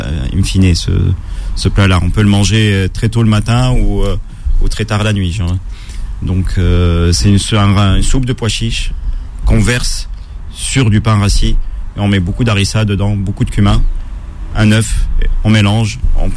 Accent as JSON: {"language": "French", "country": "Tunisia", "said": "Moi, en tant que Tunisien, en Tunisie, on peut pas."}